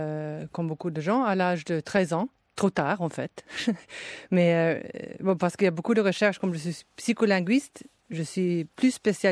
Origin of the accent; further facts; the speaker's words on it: Sweden; now in France; Si je compare à mon pays d'origine...